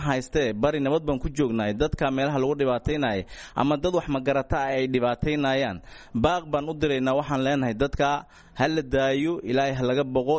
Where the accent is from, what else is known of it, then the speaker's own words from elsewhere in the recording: Bosaso, Bari, Somalia; annagu waxaan nahay reer Bari ee gobolka Bari, degmiisa Boosaaso iyo degmooyinkiisa kalaba. Waa degnaa si fiican baan u degnaa